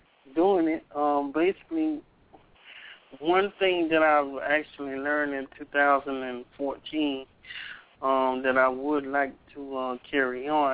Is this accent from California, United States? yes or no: no; Fort Lauderdale, Florida, United States; I'm from Fort Lauderdale.